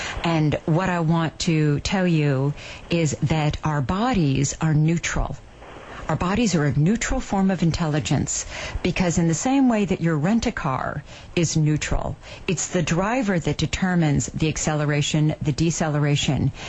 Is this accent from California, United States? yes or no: yes; West Covina, California, United States; I was raised in West Covina.